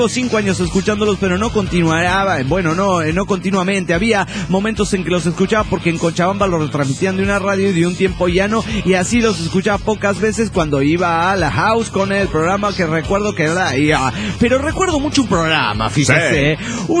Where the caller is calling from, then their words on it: Costa Rica; Hola, ¿cómo están? … de Costa Rica.